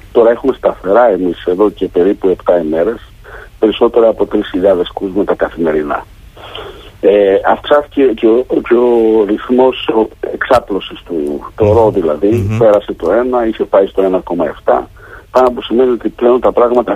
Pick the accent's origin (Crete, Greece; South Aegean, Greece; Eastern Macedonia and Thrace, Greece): Crete, Greece; Heraklion; Έχω την αίσθηση ότι ειδικά στο Ηράκλειο, στην πόλη μου